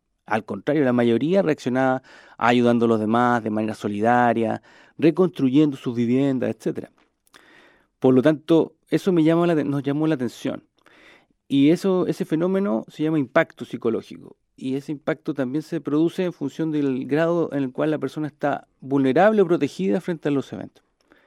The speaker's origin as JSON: {"language": "Spanish", "country": "Chile", "said": "En mi país existe un concepto que es hacer la pega. Viene de muy antiguo, viene de la época colonial, cuando había un corregidor en lo que era antiguamente la gobernación de Chile"}